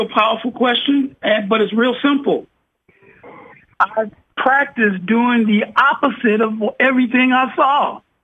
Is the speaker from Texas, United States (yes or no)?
no; Chicago, Illinois, United States; So, you know, growing up in the ghettos, growing up in the projects, growing up in Southside Chicago, all of this kind of stuff, that there's a certain type of energy, right?